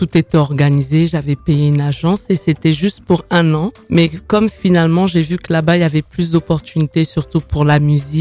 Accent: Brazzaville, Republic of the Congo; moved away; also born or lived in France; Je suis née en France, mais après très jeune, comme mon père travaillait à Brazzaville au Congo, je suis allée au Congo.

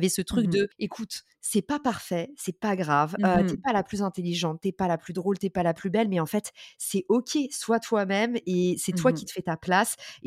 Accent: Île-de-France, France; Je suis née et j'ai grandi en banlieue parisienne.

